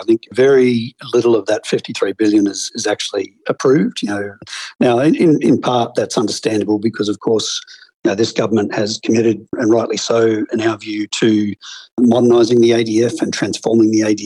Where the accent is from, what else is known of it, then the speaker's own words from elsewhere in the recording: Australia; As an Australian, I'm slightly concerned